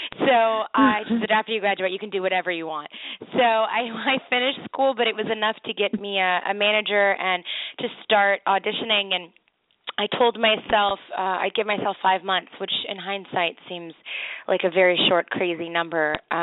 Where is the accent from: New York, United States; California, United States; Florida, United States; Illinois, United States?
California, United States; Los Angeles; I grew up in Los Angeles, so I actually didn't want to have anything to do with the entertainment industry